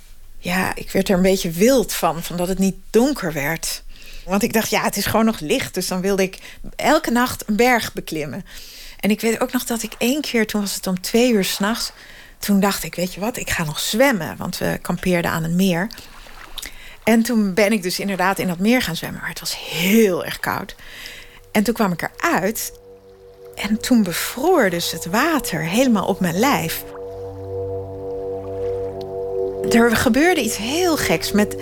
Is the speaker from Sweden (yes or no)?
yes; Sweden; Ik kom uit Zweden.